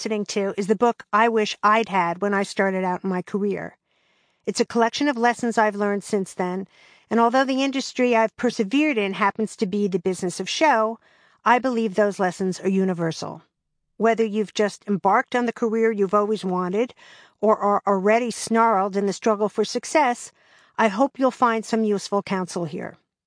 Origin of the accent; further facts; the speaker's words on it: East Williston, New York, United States; As a child, growing up in East Williston on Long Island, New York, comedy was a natural interest for me.